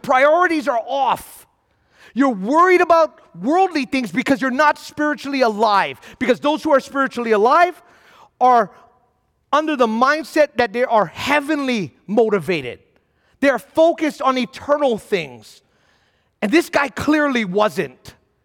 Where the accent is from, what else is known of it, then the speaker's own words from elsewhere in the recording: Waipahu, Hawaii, United States; also born or lived in Kailua; I'm born and raised in Hawaii. First in Kailua for the first 8 years, and then Waipahu after that.